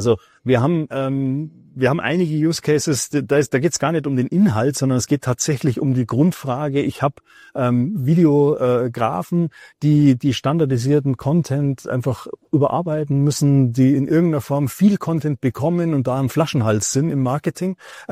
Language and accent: German; Bavaria, Germany; vielleicht merkst du, dass ich mich sehr gerade bemühe, Hochdeutsch zu reden. Ich bin Bayer